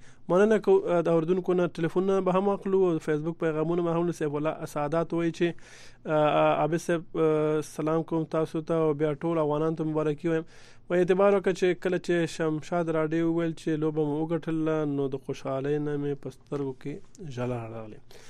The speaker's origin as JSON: {"language": "Pashto", "region": "Helmand", "country": "Afghanistan", "lives_now": "Quetta, Pakistan", "said": "زه د هلمند ولایت یم خو اوس په کوټه کې یم"}